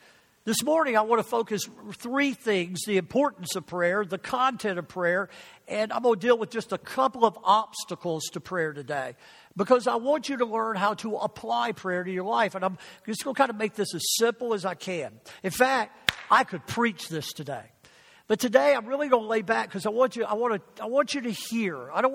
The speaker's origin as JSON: {"language": "English", "region": "the South", "country": "United States", "tie": "born or raised there", "said": "because I grew up with pastors in the South, and I can't demonstrate it"}